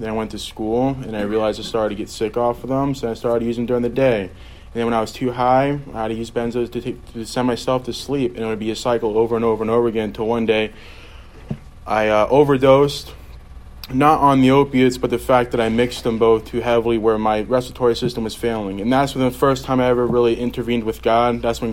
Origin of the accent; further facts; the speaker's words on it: New York, United States; also born or lived in Fort Myers, Florida; I'm 18 years old. I was born in Fort Myers. I moved over to New York, where I was raised for 10 years, and moved down to here.